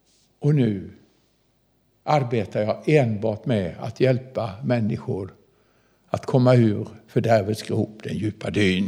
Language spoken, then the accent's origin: Swedish; Sweden; Men jag är nog den svensk som har träffat flest fångar.